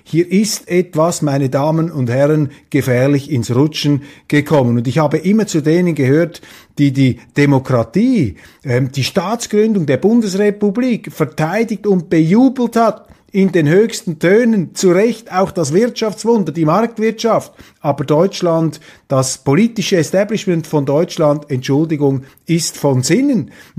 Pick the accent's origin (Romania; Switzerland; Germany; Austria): Switzerland; aber ich sage Ihnen jetzt als Schweizer, das ist eine brandgefährliche Entwicklung, die Sie in Ihrem Land haben.